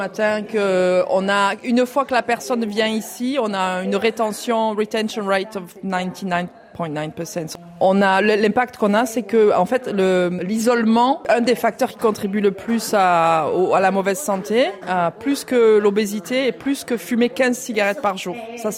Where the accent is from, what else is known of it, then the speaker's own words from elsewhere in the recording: Nîmes, Occitanie, France; now in Italy; Je viens de Nîmes, dans le sud-est.